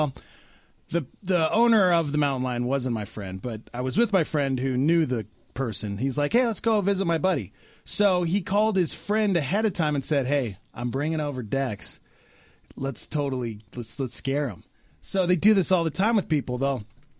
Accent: Montana, United States; My dogs always got attacked by wild animals. Growing up in Montana, they'd always come home and be all mangled from getting into a fight with a badger.

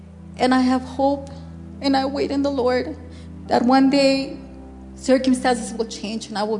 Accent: California, United States; now in Albuquerque, United States; I came from California, and when I came to Albuquerque, it wasn't a good time in my life.

